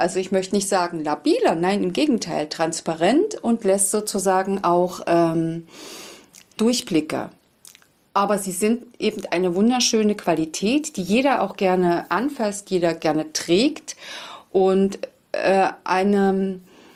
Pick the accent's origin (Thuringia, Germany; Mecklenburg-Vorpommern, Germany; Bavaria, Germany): Mecklenburg-Vorpommern, Germany; Wangelin